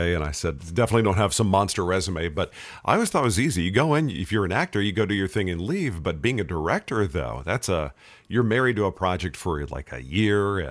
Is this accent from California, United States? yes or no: no; Texas, United States; I'm a native Texan